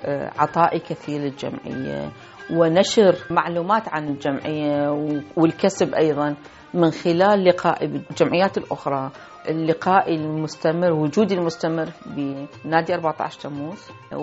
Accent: Iraq; وانا اكد كفنانة عراقية

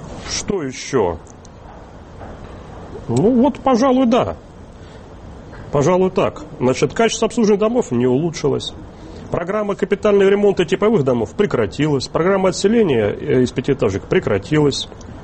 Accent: Moscow, Russia; я коренной москвич, я вырос в этой атмосфере.

